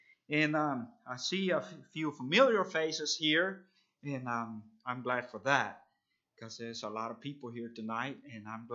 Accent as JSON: {"language": "English", "country": "El Salvador", "tie": "born or raised there", "moved": "as an adult", "lives_now": "Dublin, Georgia, United States", "said": "I come from Dublin, Georgia. That's a far away place. But I was born and raised in El Salvador, and there with our Beachy Amish Mennonite Church. And I was 20 years old whenever I moved to Dublin, Georgia, and I've been there ever since. Been there almost 16 years now."}